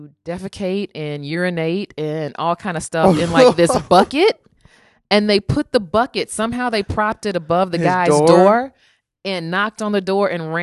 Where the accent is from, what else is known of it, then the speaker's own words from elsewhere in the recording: Illinois, United States; Chicago is like 30 minutes from my hometown.